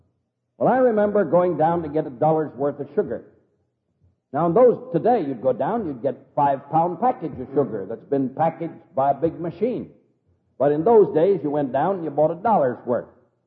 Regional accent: California, United States; When I was a small boy, I was brought up out in California, and we spent our summers up in the mountains in the big redwood forest.

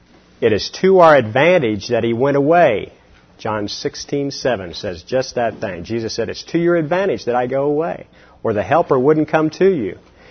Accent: Oklahoma City, Oklahoma, United States; Myself, I was born and raised in Oklahoma, in Oklahoma City area. And I grew up in a Christian home.

